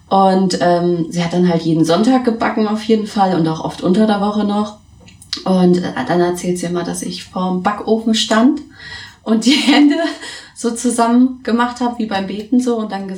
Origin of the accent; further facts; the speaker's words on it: Coburg, Bavaria, Germany; Ich bin halt in Bayern geboren und aufgewachsen, also in Oberfranken. Ich komme aus Coburg.